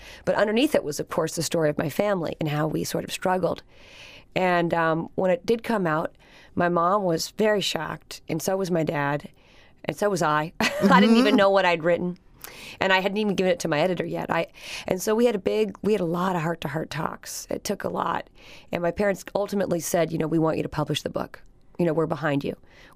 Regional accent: Alaska, United States; my growing up in Alaska and being so independent and knowing my own way was one of the greatest things that ever happened to me.

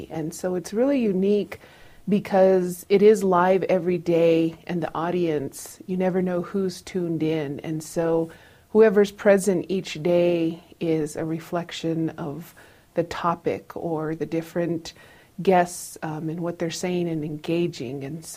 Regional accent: Isleta Pueblo, New Mexico, United States; from Isleta Pueblo, and I'm the host and producer of Native America Calling.

